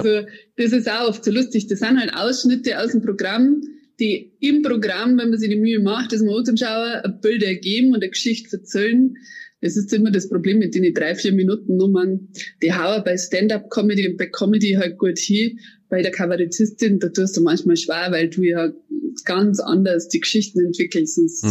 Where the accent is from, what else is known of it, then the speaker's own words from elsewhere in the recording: Bavaria, Germany; ich komme her aus der Oberpfalz, aber nicht aus Tirschenreuth, sondern aus dem Süden, wo man auch ein bisschen niederbayerisch redet und ein bisschen Tankrintel und ein bisschen regensburgerisch, was Sprachinsel ist, ein oberösterreichische.